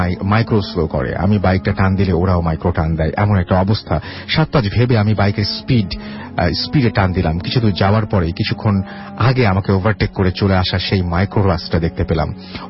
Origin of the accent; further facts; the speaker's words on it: Barisal, Barisal Division, Bangladesh; now in Khulna, Bangladesh; আমিও বরিশালের ছেলে, তাই বরিশালের সবকিছুই আমি জানি, ইভেন আমার দেশের বাড়ি বরিশাল, তবে ফ্যামিলি খুলনাতে থাকে, সেই সুবাদে আমরাও খুলনাতে থাকি।